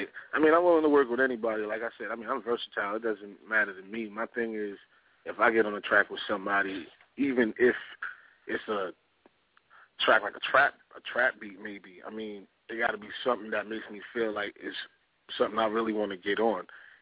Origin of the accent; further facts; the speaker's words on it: Far Rockaway, New York, United States; also born or lived in Brooklyn; Like I was born in Brooklyn, but I lived a lot of my time in Far Rockaway, and, you know, I had these different thoughts about it.